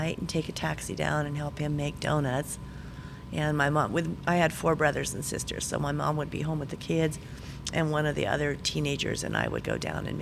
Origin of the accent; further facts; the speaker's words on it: California, United States; moved away; I'm originally from California.